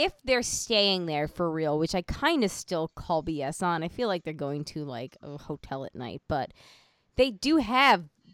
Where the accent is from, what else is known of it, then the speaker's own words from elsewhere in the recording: Long Island, New York, United States; Yeah, well, you know, I'm from Long Island.